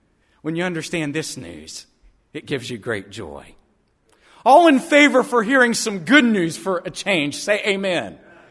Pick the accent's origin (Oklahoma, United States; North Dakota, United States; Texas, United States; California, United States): Texas, United States; and I'm from Texas and I've got one